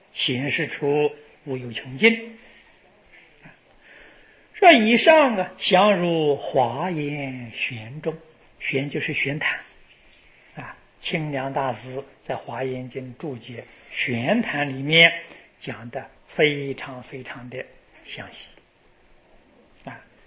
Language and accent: Chinese; China; 我们中国人